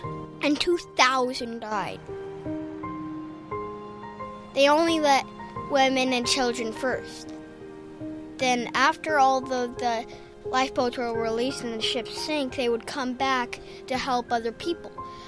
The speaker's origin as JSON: {"language": "English", "country": "United States", "said": "I'm from America and I'm seven."}